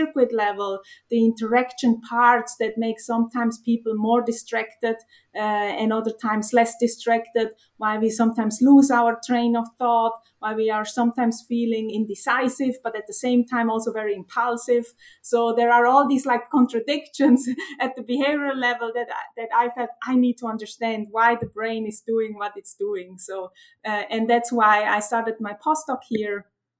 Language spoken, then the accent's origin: English; Switzerland; English is a second language; So I am originally from Switzerland, where I studied economics.